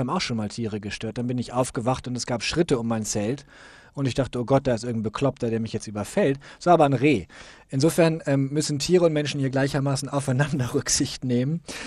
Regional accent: Germany; Da sind die Strafen sehr viel höher als bei uns in Deutschland.

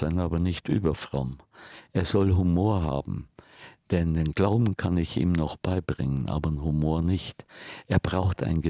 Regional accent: Bad Grönenbach, Bavaria, Germany; now in St. Ottilien, Germany; In St. Ottilien. Das ist meine Heimat. Meine erste Heimat ist Bad Grönbach im Allgäu. Das ist natürlich mein ursprüngliches Zuhause, wo ich auch heute immer noch gerne bin.

